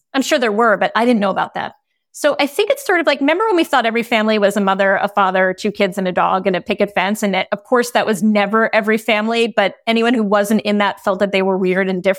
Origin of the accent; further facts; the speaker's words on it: East Coast, United States; I remember in the 80s, I grew up on the East Coast.